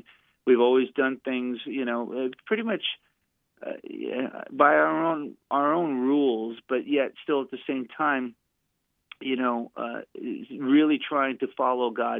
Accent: Hollywood, California, United States; I mean, we grew up in Hollywood on the streets of L.A., playing all the clubs.

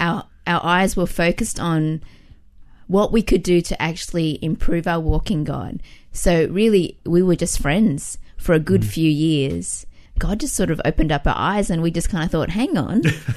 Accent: Bonnyrigg, New South Wales, Australia; I grew up in Bonnyrigg.

